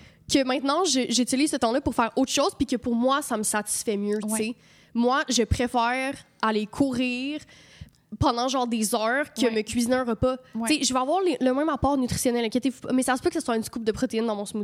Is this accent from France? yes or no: no; Quebec City, Quebec, Canada; Je viens de Québec